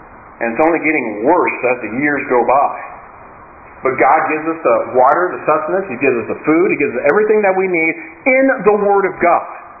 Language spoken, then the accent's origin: English; United States; born there; also born or lived in Canada; I was born in the United States, so I'm an American citizen by birth.